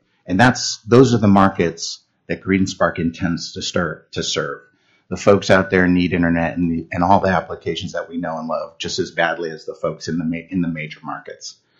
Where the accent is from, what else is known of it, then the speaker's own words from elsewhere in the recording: North Pole, Alaska, United States; I was also born and raised here in North Pole. So I'm originally from Alaska. I went to school, high school at Eielson High School, and went to the University of Alaska Fairbanks